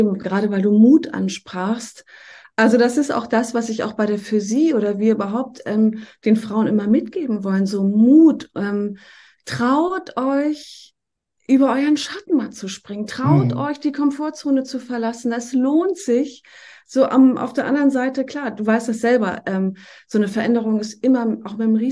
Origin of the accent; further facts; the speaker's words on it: Schleswig-Holstein, Germany; So ganz grobe Richtung zwischen Flensburg und Schleswig, das sind vielleicht Städte, die man kennt. Und genau, da bin ich aufgewachsen, in einem Drei-Generationen-Haushalt mit also Eltern, Bruder und Oma. Und bin dann weggegangen nach dem Abi zum Studieren, erst ins Ausland und dann nach Hamburg